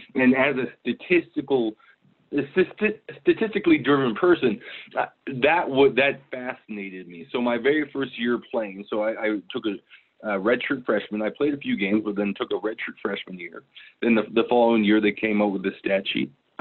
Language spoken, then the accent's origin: English; Canada; Obviously Mike Pringle, Mike Clemens. It was it was cool to see them play and dominate. And then looking south, seeing Barry Sanders and Eddie George.